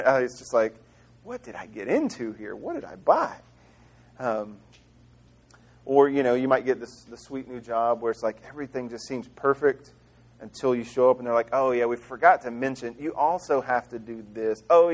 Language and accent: English; Mississippi, United States; Now, a few summers, my family growing up in Mississippi, our family had a huge farm.